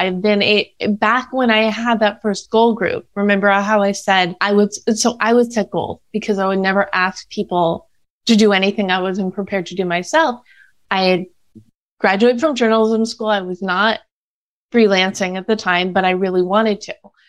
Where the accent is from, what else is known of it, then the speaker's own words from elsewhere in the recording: Chicago, Illinois, United States; moved away as an adult; now in Los Angeles, United States; Yes. I grew up in the Chicago suburbs, and I spent the summer, I turned 10 in LA, and I always knew that I would move back here.